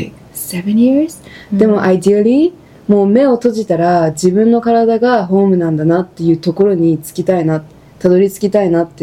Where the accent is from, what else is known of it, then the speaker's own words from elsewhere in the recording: France; パパカナダ、ママ日本、フランス育ち